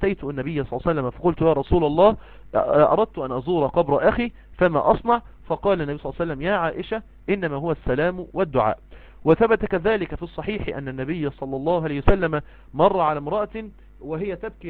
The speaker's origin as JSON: {"language": "Arabic", "country": "Egypt", "said": "يعني مثلا عندنا في مصر مثلا يوم الخميس ده يوم الزيارة"}